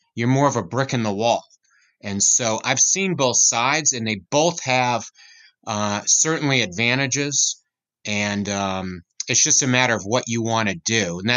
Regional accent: Lexington, Massachusetts, United States; I'm from the Boston area, actually Lexington, Mass, first battle of the American Revolution. So I did grow up a Red Sox fan.

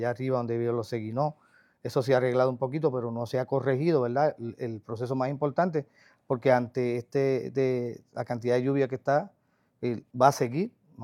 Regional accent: Moca, Espaillat, Dominican Republic; Pero yo estoy pidiendo que nos unamos como mocanos

